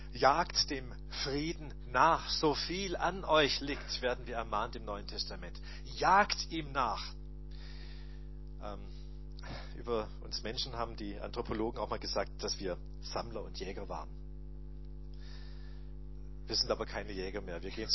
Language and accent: German; Baden-Württemberg, Germany; also ich bin Schwabe, wer ist noch Schwabe?